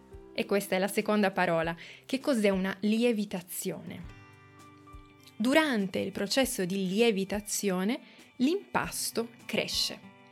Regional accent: Turin, Piedmont, Italy; Poi il prossimo tipo è tipico della mia città d'origine, che è Torino, ed è la pizza al tegamino.

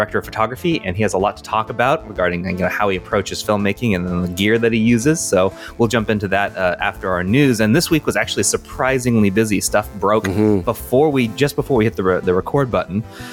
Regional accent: California, United States; if it was like a hometown where I am now, it was usually a football game because my high school is a football power, Palma.

